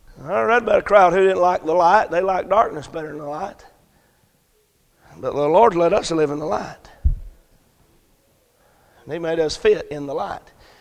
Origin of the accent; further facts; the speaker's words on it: Dalton, Georgia, United States; Because I'm from Dalton, Georgia. And Dalton, Georgia is the what? Carpet capital of the world.